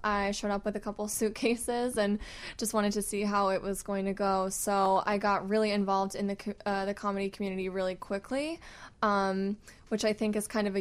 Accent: Boston, Massachusetts, United States; I'm originally from the Boston area.

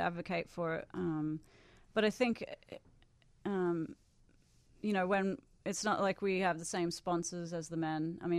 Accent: Australia; Well, when I was growing up in Australia, for the most part of my childhood, we had 2 television stations.

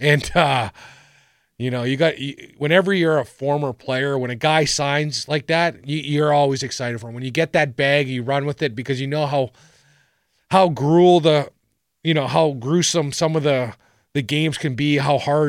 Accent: Canada

